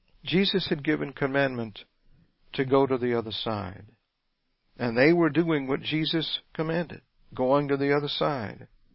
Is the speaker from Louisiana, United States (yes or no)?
yes; Louisiana, United States; hey, I'm a Cajun from South Louisiana, I love a good crawfish boil.